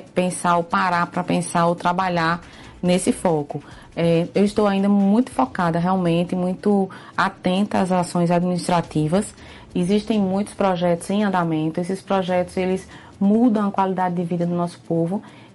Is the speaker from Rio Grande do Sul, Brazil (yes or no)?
no; João Pessoa, Paraíba, Brazil; born there; nasci em João Pessoa, trabalho aqui há 23 anos